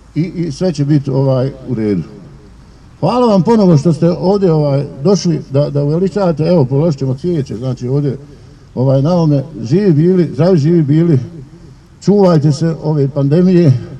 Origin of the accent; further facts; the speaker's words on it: Bosnia & Herzegovina; mi moramo reći kao oslobodioci, kao Bosanci i Hercegovci